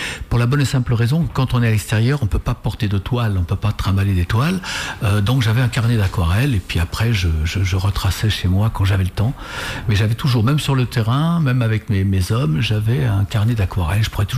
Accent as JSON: {"language": "French", "town": "Saint-Christophe-du-Ligneron", "region": "Pays de la Loire", "country": "France", "also_born_or_lived": "Nantes", "said": "Je suis Saint-Christophe. Moi, je suis né à Nantes par la force des choses, mais je suis Saint-Christophe-d'Avignon."}